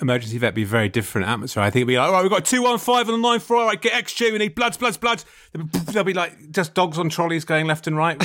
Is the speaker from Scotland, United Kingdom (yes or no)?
no; London, United Kingdom; as a Londoner